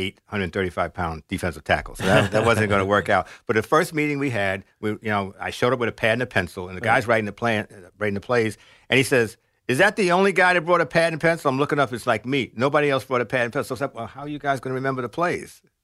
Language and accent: English; New York City, New York, United States; South Bronx.